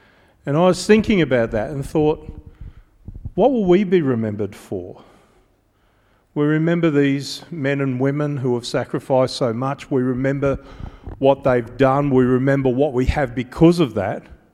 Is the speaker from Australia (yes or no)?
yes; Australia; Now, the irony that I enjoy being Australian is that the son of a convict went and beat the English elite.